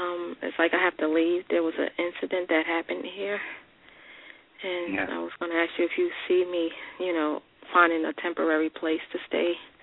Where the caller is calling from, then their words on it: New York, United States; I'm calling from New York.